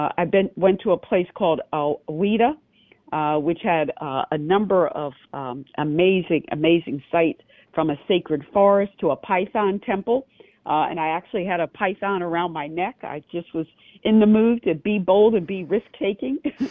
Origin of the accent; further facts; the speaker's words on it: United States; One of the things that I learned is that I am very American, and as much as I am grounded in my blackness and being an African American